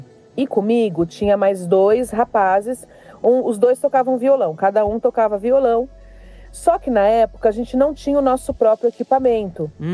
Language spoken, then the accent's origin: Portuguese; São Paulo, Brazil; eu sou de Itaquera, Zona Leste de São Paulo.